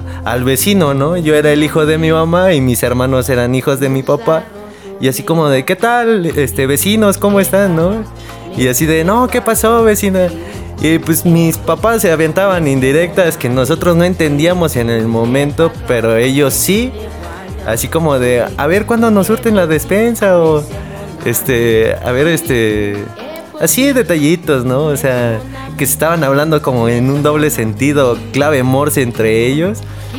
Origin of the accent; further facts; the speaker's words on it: Mexico City, Mexico; Teníamos dos departamentos ahí en Oceanía. Allá crecimos, en el Pensador Mexicano.